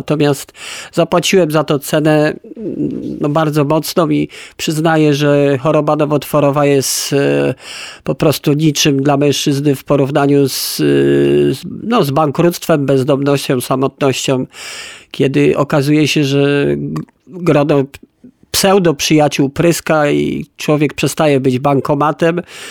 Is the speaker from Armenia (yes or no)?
no; Kraków, Lesser Poland, Poland; wychowywałem się w podłym czasie politycznym w dzielnicy w Nowej Hucie